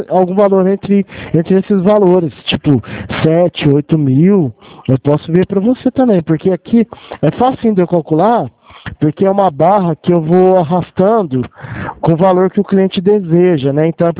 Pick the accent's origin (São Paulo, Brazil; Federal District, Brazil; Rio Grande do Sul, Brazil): São Paulo, Brazil; Franca; É, eu sou de Franca.